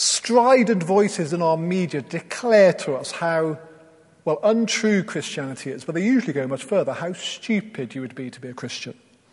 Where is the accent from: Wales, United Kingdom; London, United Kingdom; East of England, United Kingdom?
Wales, United Kingdom; Now, I grew up in Wales, so I'm very familiar with sheep. I speak the language.